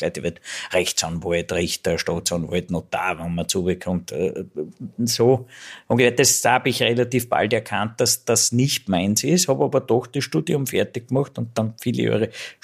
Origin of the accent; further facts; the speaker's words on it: Styria, Austria; weil ich zwar jetzt der erste Ausseher bin, der gebürtige Ausseher, der Botschafter wurde